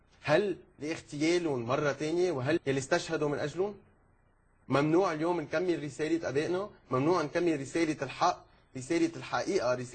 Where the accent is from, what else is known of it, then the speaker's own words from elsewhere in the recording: Beirut, Beirut Governorate, Lebanon; أنا ولدت ببيروت، كبرت فيها، تربيت فيها، درست ببيروت، تعرفت على أهالي بيروت وعلى أهلي في بيروت بالأشرفية برمال وبالصيفي